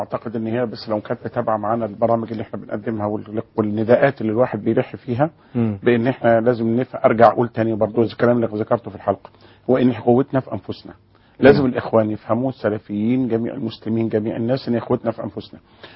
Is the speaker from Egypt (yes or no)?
yes; Egypt